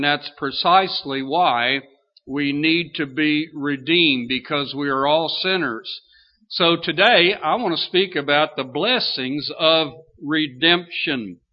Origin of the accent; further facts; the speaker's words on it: Lexington, Kentucky, United States; also born or lived in Pennsylvania; I remember as a little boy, I grew up in Lexington, Kentucky, and we moved there from central Pennsylvania.